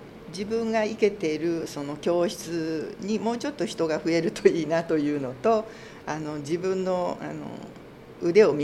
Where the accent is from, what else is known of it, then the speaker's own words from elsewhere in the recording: Kobe, Hyogo, Japan; now in Tokyo, Japan; 私生まれは東京なんですけど育ちが神戸で